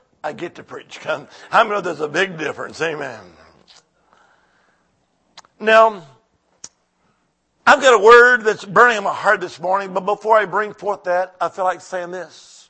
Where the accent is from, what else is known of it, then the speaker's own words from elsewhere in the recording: Alabama, United States; now in Salem, United States; Now, I now live in Salem, Virginia, but originally I'm from the Holy Land. I am. Alabama.